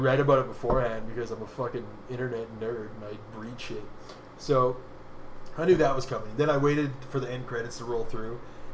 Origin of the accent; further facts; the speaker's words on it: Canada; Let's face it, we're Canadian drunks.